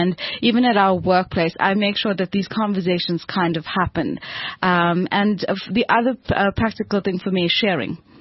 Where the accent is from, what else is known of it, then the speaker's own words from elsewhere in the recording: South Africa; but it's just so beautiful being a South African.